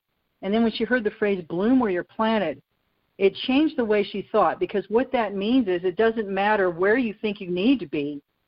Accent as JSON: {"language": "English", "town": "Roanoke", "region": "Virginia", "country": "United States", "tie": "born or raised there", "said": "I know when I was 16 years old and I grew up in Roanoke, Virginia, just outside of Roanoke, Virginia"}